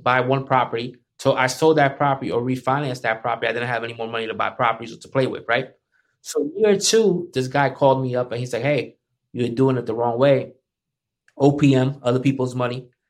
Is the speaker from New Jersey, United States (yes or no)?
yes; Paterson, New Jersey, United States; He's the one that discovered … in Patterson. I'm from Patterson.